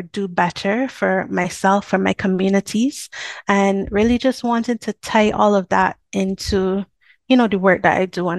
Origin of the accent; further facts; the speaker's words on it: Barbados; for those who don't know or can't tell from my accent, I'm from Barbados, which is a small island in the middle of I consider in the middle of the Atlantic Ocean, but we are neighbored on the west by the Caribbean Sea. But I was born there, I grew up there, I lived there, I worked from there.